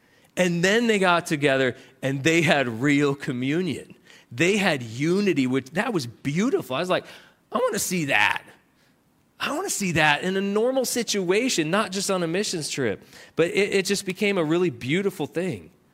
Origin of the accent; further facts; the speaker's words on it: New England, United States; Like, I thought, I'm from New England.